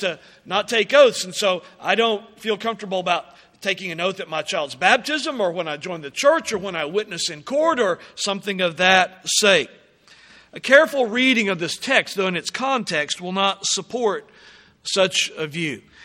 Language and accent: English; Del City, Oklahoma, United States; It's sort of like growing up in Del City. In my neighborhood, if somebody says, "Is that really the truth?"